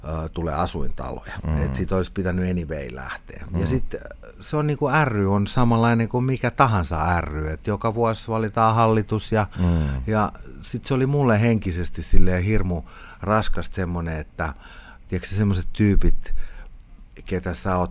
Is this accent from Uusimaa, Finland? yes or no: yes; Vantaa, Uusimaa, Finland; semmoisessa pienessä kylässä kuin Rajatorppa tuolla Länsi-Vantaalla, mistä mä oon kotoisin. Mä oon siellä asunut pikkupoikana